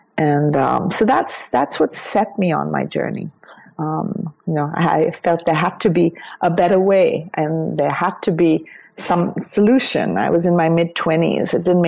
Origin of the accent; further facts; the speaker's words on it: India; I was raised in India, mom's Dutch, father's Indian.